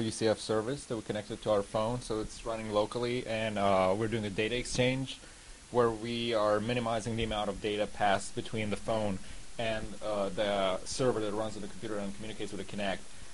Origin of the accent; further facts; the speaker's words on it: Independence, Kansas, United States; I'm a Microsoft student insider, and I'm from Independence, Kansas.